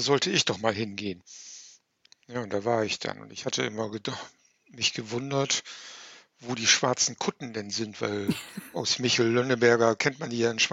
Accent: Bremen, Germany; die war ja in Bremen, wo ich geboren bin und da aufgewachsen bin.

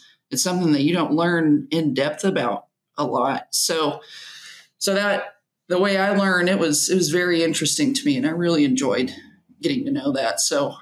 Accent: Midland, Texas, United States; So I'm originally from Midland. My high school years were spent there, and it's pretty dry. It's pretty hot.

